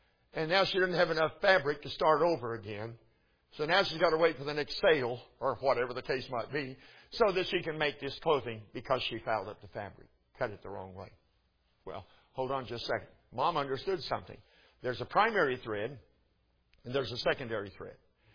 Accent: Oklahoma, United States; From here to here, I'm an Okie. I am from Oklahoma. I love our state.

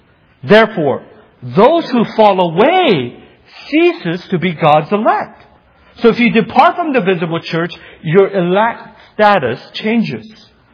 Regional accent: Indiana, United States; I came from Indiana, I'm very bad in geography. So I know where Indiana is.

